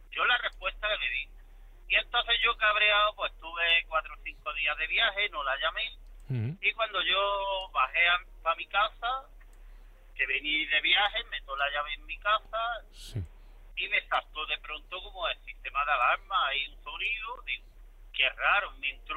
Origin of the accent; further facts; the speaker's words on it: Granada, Andalusia, Spain; pues yo soy de Granada.